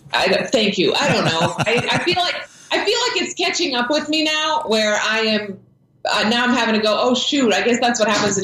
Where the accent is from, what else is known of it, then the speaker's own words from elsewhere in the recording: Croatia; I grew up in Croatia with my Croatian grandmother